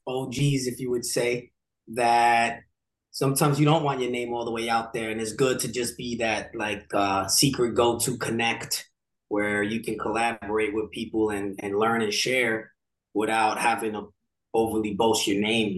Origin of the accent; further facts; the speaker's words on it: Brooklyn, New York, United States; I grew up in a neighborhood called Williamsburg, Brooklyn. I was born in Brooklyn Hospital, so it's very very as Brooklyn as it can get, it seems, to some people.